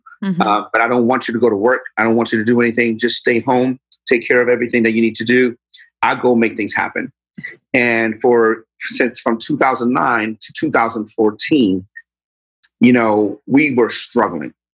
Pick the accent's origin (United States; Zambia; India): United States; Sharon, Pennsylvania; remember, I'm from Sharon, Pennsylvania, where, you know, you make $20 an hour, you freaking made it.